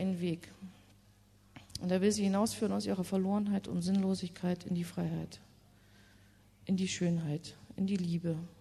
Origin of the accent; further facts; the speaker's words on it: East Germany, Germany; Mein Heimatland, die DDR, die gibt es nicht mehr, samt allem, was das Leben dort ausgemacht hat.